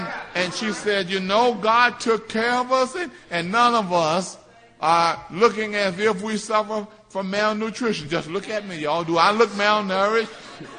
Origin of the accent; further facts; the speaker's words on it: Lexington, Kentucky, United States; I was talking to my sister the other day back in my hometown of Lexington, Kentucky.